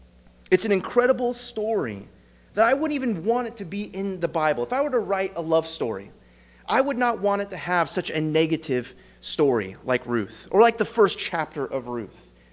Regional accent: California, United States; I'm a California boy. I was raised in California. I see you through the lens of a Californian

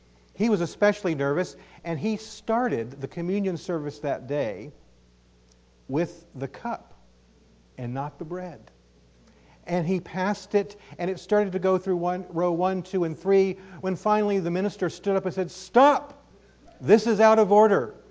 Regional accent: Bakersfield, California, United States; I was born and raised in Bakersfield. You all know where Bakersfield is, up in the Central Valley. Went to the East Bakersfield Church of Christ.

